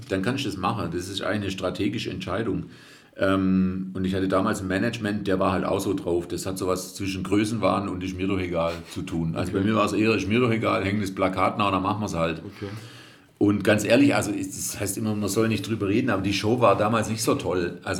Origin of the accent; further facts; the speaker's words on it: Baden-Württemberg, Germany; accent: Swabian; ich schwätze halt Schwäbisch